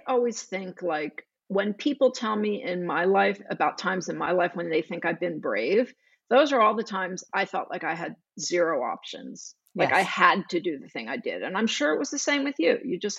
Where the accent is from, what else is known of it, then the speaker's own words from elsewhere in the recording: Houston, Texas, United States; was begging my mother to let me go to boarding school when I was 16 years old, because I was so unhappy growing up in Houston and living in my neighborhood.